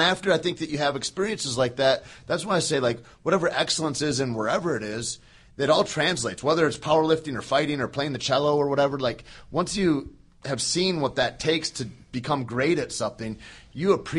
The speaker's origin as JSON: {"language": "English", "region": "Michigan", "country": "United States", "tie": "born or raised there", "said": "I grew up in Michigan and there's not like a tremendous amount of choices there"}